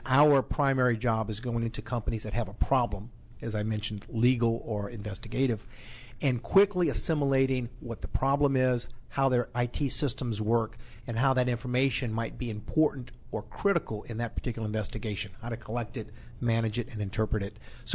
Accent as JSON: {"language": "English", "region": "Louisiana", "country": "United States", "tie": "born or raised there", "said": "I grew up in South Louisiana, a place that's so far south, I consider I-10, my own personal Mason-Dixon line."}